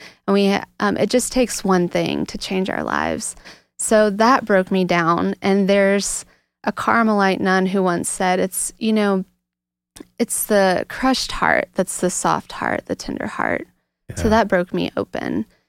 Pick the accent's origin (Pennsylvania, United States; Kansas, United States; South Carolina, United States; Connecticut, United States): South Carolina, United States; Yeah, so I grew up in the foothills of South Carolina. I spent a lot of time turning over river rocks and playing outside all the chances I could get. I grew up in the Church of Christ